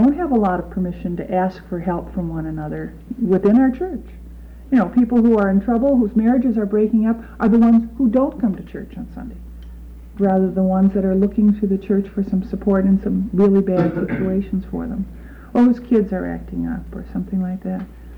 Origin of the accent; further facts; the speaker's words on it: Milwaukie, Oregon, United States; I'm from Milwaukee, Oregon, which is a suburb of Portland.